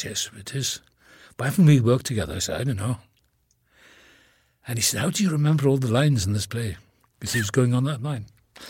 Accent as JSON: {"language": "English", "region": "Wales", "country": "United Kingdom", "tie": "born there", "accent": "Welsh", "said": "I feel the roots of my accent, even talking about it, become more Welsh. Mm-hmm. I was born in the same town as Richard Burton."}